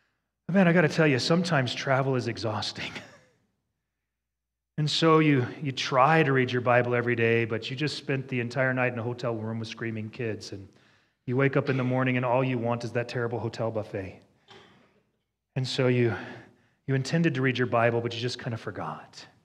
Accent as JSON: {"language": "English", "region": "Wyoming", "country": "United States", "said": "I don't trust at all because I'm from Wyoming, right?"}